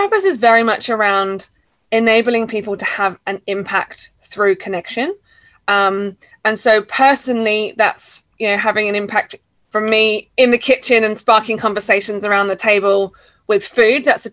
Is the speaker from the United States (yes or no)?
no; Hazlemere, South East England, United Kingdom; So I grew up in a small town, or small village, I guess, by definition, called Hazelmere in Buckinghamshire in the UK.